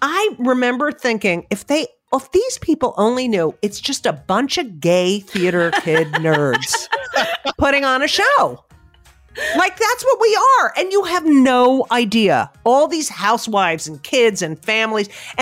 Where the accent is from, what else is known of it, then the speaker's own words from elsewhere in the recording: New Jersey, United States; I grew up in Jersey and I couldn't wait to get out. And it feels so good to, I mean, my roots are there and it feels so good to go back.